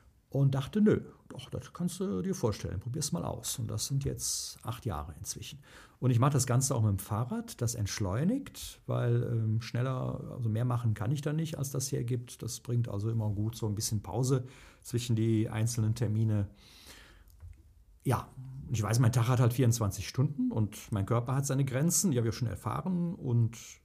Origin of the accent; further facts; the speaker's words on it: Leverkusen, North Rhine-Westphalia, Germany; Ich bin in einer Kirchengemeinde groß geworden, in meinem Heimatdorf. Das ist Leverkusen-Bürich auf der anderen Rheinseite, da wo die Wupper in den Rhein fließt.